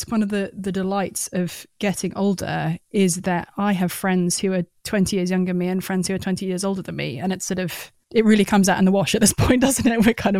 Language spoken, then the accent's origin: English; England, United Kingdom; and I'm from England, so it's sort of, people are always surprised that we found each other.